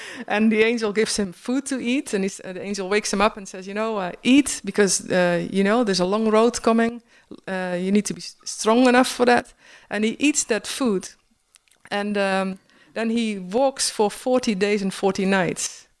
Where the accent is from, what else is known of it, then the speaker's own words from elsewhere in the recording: Bible Belt, Netherlands; English is a second language; And I come from the Bible Belt in Holland, where there's a lot of Reformed churches. I grew up in a Reformed church.